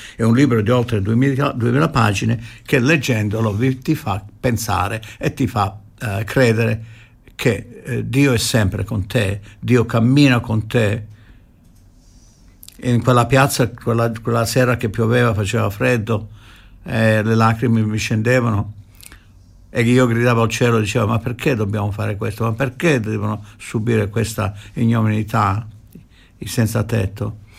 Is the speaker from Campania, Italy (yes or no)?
no; Trani, Apulia, Italy; born there; Io invece sono nato a Trani, perciò tre pugliesi.